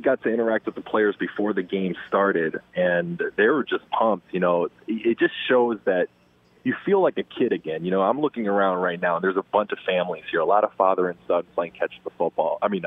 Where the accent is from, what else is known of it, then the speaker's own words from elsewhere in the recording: Japan; as you know, I was born and raised in Japan, and I played baseball back in Japan.